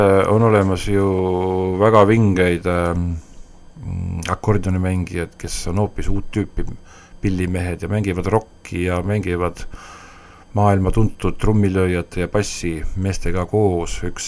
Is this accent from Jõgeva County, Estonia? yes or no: no; Järva County, Estonia; siis olen tagasi tulnud , nii et tegelikult ma olen ikka põline järvakas .